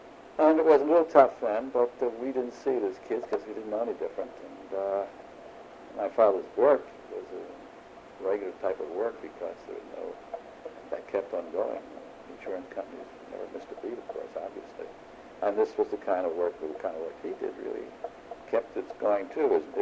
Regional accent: Philadelphia, Pennsylvania, United States; I grew up in Philadelphia. And we grew up in a lower middle class neighborhood. It wasn't bad. It was a place called Logan, mostly Jewish neighborhood, which has since, of course, deteriorated.

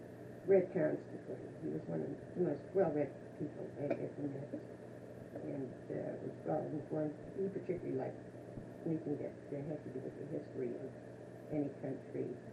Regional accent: Chicago, Illinois, United States; moved away as an adult; I was born in Chicago, and I lived in Chicago until I was 20 years old.

